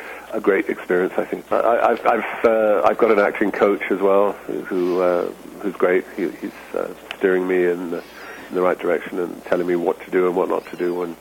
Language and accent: English; London, United Kingdom; Yes, I grew up in London, and you know, I still have family there. I have two sons living in London